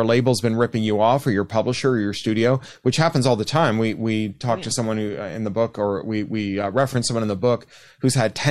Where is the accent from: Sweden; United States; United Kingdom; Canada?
Canada; I am Canadian.